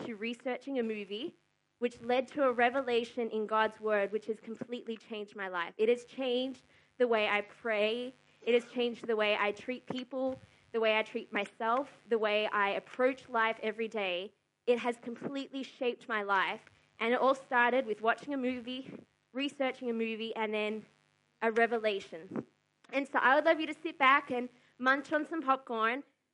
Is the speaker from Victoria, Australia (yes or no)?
yes; Melbourne, Victoria, Australia; born there; I was born in Melbourne in 1998. To save you doing the maths, I'm 24.